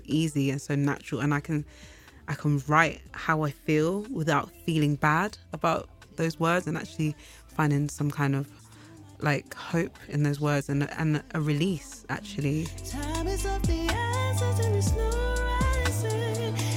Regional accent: London, United Kingdom; because growing up in London, when you're from Ghana or any place that isn't in London, it's not easy to always feel like you are another ethnicity.

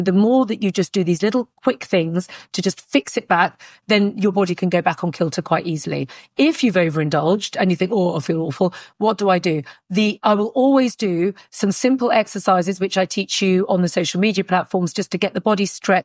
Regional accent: United Kingdom; So as a British woman, I have a kettle in my kitchen

